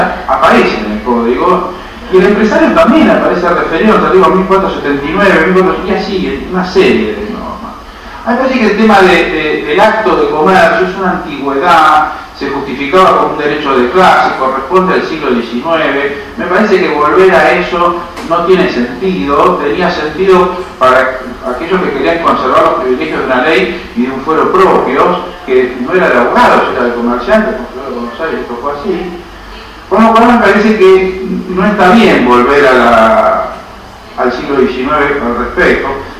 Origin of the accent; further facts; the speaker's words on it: Mar del Plata, Buenos Aires Province, Argentina; Vengo de Mar del Plata, como se habrán dado cuenta.